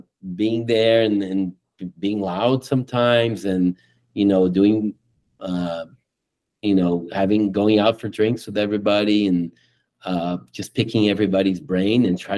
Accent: Brazil; English is a second language; moved away as an adult; now in Miami, United States; it did come as a surprise to me when I moved here from Brazil, because Brazilians, all we want to do is go to Disney, you know.

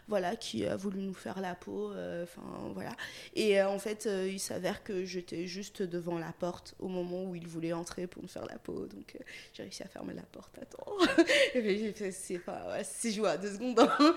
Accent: Paris, Île-de-France, France; de Paris, développeuse web depuis une reconversion en 2019

